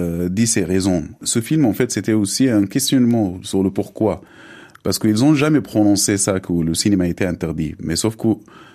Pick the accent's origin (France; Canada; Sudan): Sudan; moved away; a vécu à la capitale, j'avais jamais vu de projection au Soudan dans mon enfance, même. Jusqu'au que j'ai quitté le Soudan, je n'avais jamais assisté à une projection.